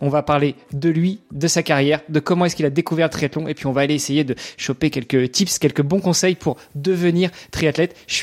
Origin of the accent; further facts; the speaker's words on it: Rouen, Normandy, France; Moi, je suis de Rouen, donc Évreux, connais.